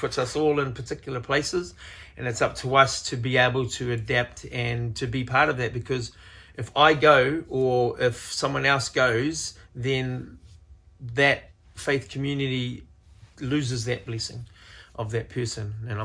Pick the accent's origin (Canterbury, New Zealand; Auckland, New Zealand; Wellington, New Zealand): Auckland, New Zealand; Manurewa; So I was brought up in South Auckland in Manurewa